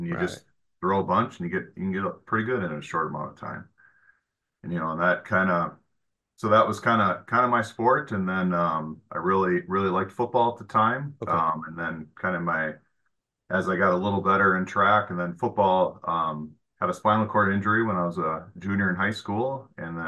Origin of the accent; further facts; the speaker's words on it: Minnesota, United States; Perm High School, where I grew up in Minnesota.